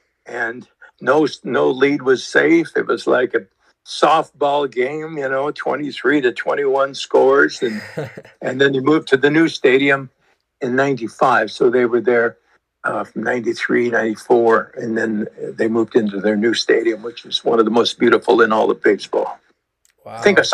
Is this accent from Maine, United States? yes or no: no; Montana, United States; I came from Montana. I covered many Montana State, Montana games. And congratulations to your son. I'm a native Montana.